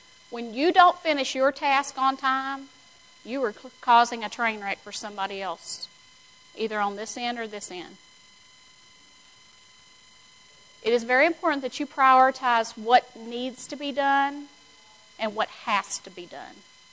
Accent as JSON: {"language": "English", "region": "Gulf Coast", "country": "United States", "said": "which I'm from the Gulf Coast, in case y'all didn't know that, where we teach our kids at like age one, hunker down."}